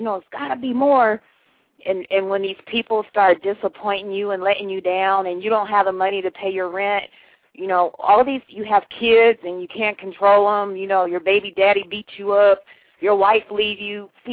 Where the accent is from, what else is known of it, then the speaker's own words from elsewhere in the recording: California, United States; I'm from Cali, but I went to school at the seashore, so a lot of times I was the only black girl in the classroom.